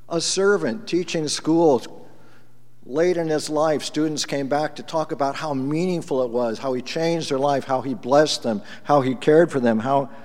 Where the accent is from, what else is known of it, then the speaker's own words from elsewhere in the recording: Corvallis, Oregon, United States; I certainly do have lots of fond memories of, I grew up in Corvallis